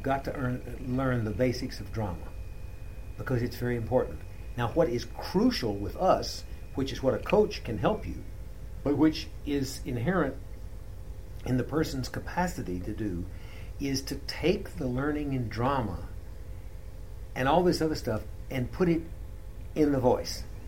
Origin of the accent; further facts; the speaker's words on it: United States; If I say to you, you know, as an American, let's go to town.